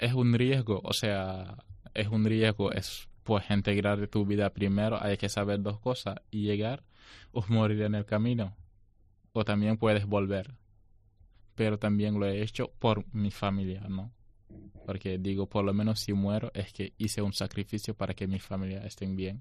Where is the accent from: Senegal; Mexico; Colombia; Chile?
Senegal; moved away as an adult; Ahí en mi país no hay eso. Pues, ¿qué pasa? A los jóvenes que están estudiando, pasa toda la vida entera estudiando